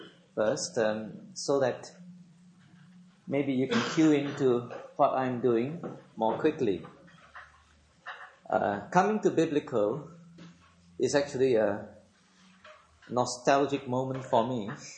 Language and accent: English; Singapore; moved away as an adult; I come from Singapore, was born there and grew up there, and was a member of the Bible Presbyterian Church